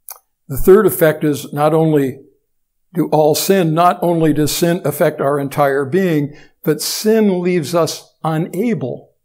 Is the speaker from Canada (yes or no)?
yes; Canada; my grandparents' decision to immigrate from Great Britain to Canada, it wasn't my decision, but I'm a Canadian because of a decision somebody else made.